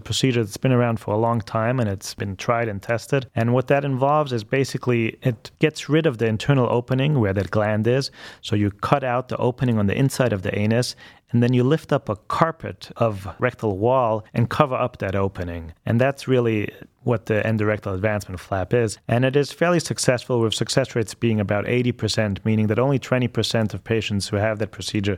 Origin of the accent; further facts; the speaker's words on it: Austria; now in Cleveland, United States; I'm from Austria